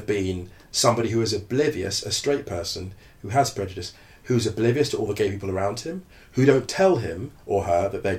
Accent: West Drayton, London, United Kingdom; I grew up in West Drayton, which is

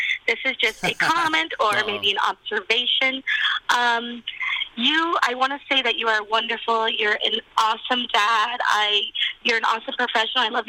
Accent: Miami, Florida, United States; And I'm from Miami. I know that you are. And we both share the same.

